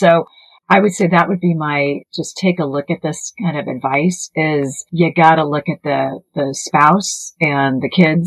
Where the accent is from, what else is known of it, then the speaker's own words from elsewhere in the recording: California, United States; And then also growing up in California in the 70s and 80s, we had some sort of fruit fly.